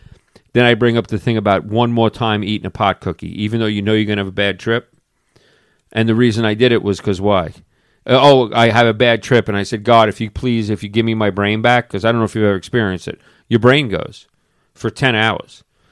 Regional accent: New York, United States; I was a New York City cop for 12 years. I was raised in Long Island.

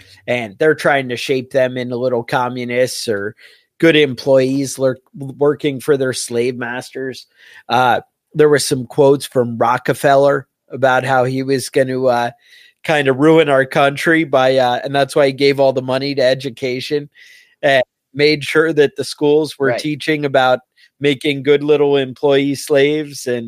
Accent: Woodstock, New York, United States; growing up near Woodstock and everybody was like

